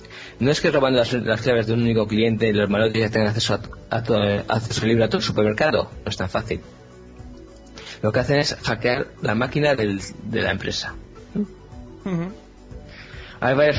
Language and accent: Spanish; Asturias, Spain; de Asturias, en el mapa de oyentes.